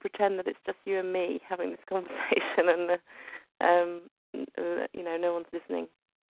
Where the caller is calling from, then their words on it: London, United Kingdom; I'm from London.